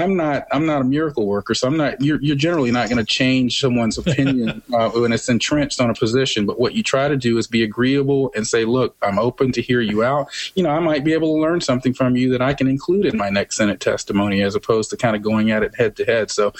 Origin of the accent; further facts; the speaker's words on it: Atlanta, Georgia, United States; we welcome it in Atlanta, my hometown, in 2014.